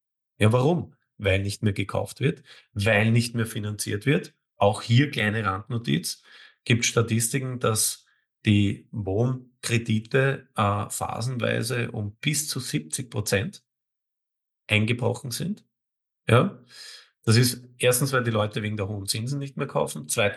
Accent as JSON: {"language": "German", "region": "Vienna", "country": "Austria", "said": "Ich bleibe jetzt in Wien, bin ja echter Wiener."}